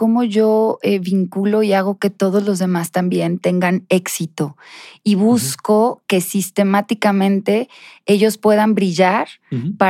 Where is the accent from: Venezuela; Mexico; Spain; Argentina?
Mexico; ¿Qué pasaría si hiciéramos eso como mexicanos?